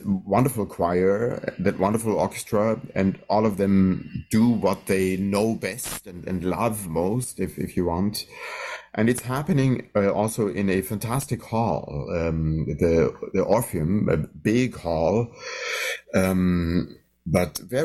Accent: Munich, Bavaria, Germany; I was born in Munich, Germany, and grew up there as a very passionate keyboardist

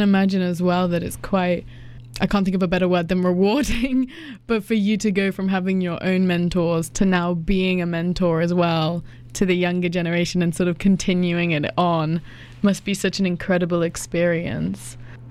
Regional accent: England, United Kingdom; I'm from England, so I'm seeing a lot over here at the moment from back there

